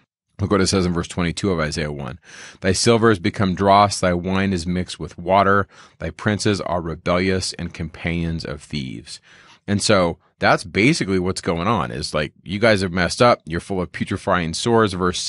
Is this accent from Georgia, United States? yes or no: no; California, United States; I grew up in California, and we saw some of these as workers would come in and work the harvest